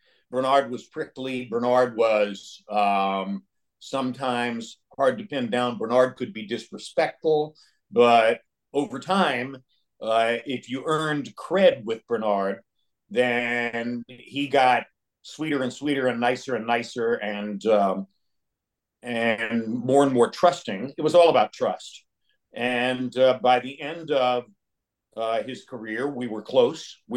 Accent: Manchester, North West England, United Kingdom; But I had a kinship with Ricky because I'm from Manchester too.

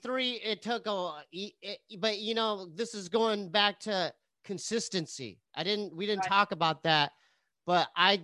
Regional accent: San Diego, California, United States; even though I'm from San Diego, I already knew Arroyo.

